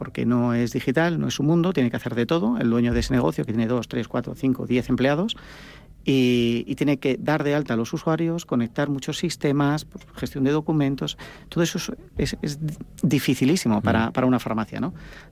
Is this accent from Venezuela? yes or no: no; Madrid, Community of Madrid, Spain; born there; now in Aragon, Spain; Soy maño de adopción, madrileño de nacimiento